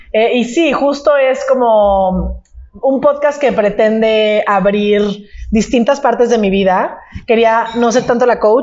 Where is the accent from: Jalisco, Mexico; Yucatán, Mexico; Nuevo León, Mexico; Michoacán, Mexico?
Jalisco, Mexico; Guadalajara; now in Mexico City, Mexico; soy de Guadalajara. Tengo viviendo en la Ciudad de México ya 10 años